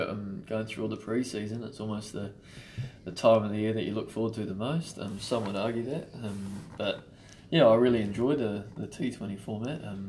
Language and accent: English; Auckland, New Zealand; I think growing up I was obviously from Auckland, and that's where I developed my cricket, you know.